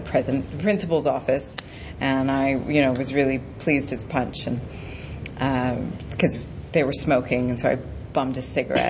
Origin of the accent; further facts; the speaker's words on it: North Vancouver, British Columbia, Canada; And I grew up in North Vancouver, which is very white.